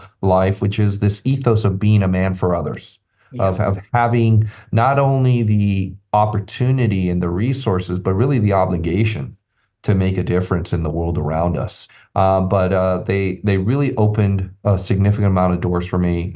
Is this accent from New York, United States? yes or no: no; San Jose, California, United States; we moved up to the Bay Area, and I grew up in San Jose. And I saw my elementary school built out of an orange grove, it was an incredible place to grow up.